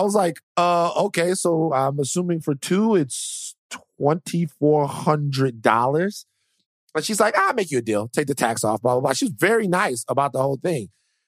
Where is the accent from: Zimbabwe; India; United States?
United States; Baton Rouge, Louisiana; I'm from Baton Rouge.